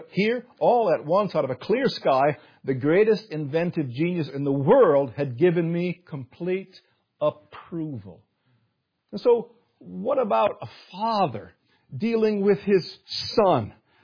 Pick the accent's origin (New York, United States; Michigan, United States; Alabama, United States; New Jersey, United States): Michigan, United States; I'm from Michigan